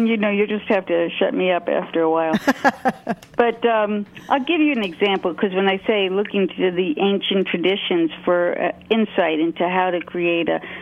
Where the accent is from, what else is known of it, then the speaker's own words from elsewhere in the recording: Brooklyn, New York, United States; I grew up in Brooklyn. I grew up in small apartments.